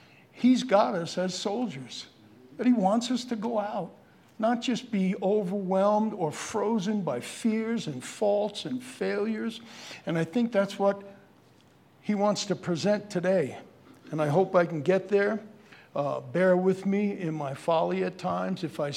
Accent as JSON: {"language": "English", "region": "New York", "country": "United States", "said": "And I'm from New York, if you haven't figured that out, but that's almost 50 years ago."}